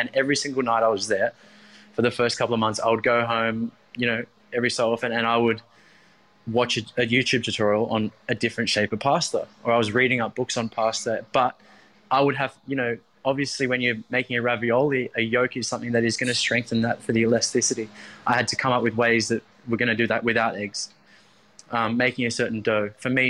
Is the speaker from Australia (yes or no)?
yes; Maroubra, New South Wales, Australia; I grew up in Maroubra, but, you know, coming to Bondi around the early 20 mark